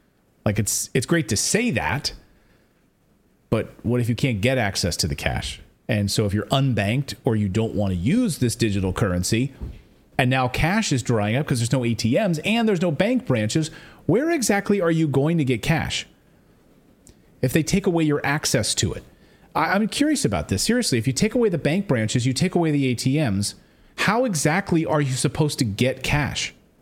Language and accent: English; Philadelphia, Pennsylvania, United States; You know, I'm from Philly.